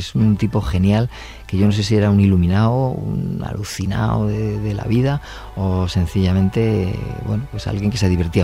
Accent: La Rioja, Spain; además soy riojano y el vino contiene multitud de sabores

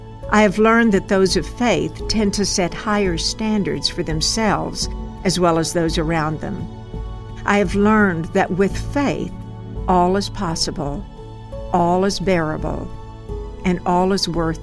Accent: Tishomingo, United States; I was baptized at the age of 12 in my hometown of Tishomingo. Faith is strong in a small community, and Tishomingo has always epitomized the best of what it means to be a small community.

